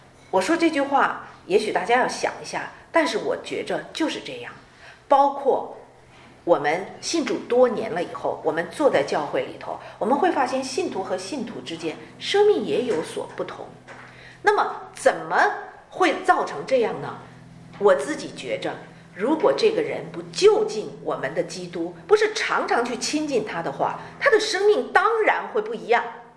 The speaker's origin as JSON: {"language": "Chinese", "country": "China", "tie": "born or raised there", "said": "我是一个在长江边长大的人，但是我非常怕水"}